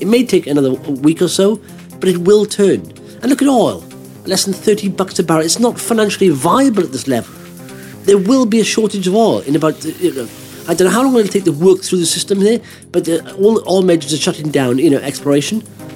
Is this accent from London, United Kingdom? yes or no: no; Wales, United Kingdom; I'm from Wales